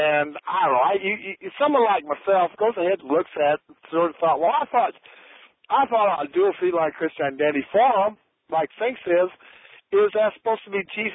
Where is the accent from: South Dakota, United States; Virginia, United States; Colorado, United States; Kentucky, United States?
South Dakota, United States; You know, I come from South Dakota, and a lot of South Dakotans know that much.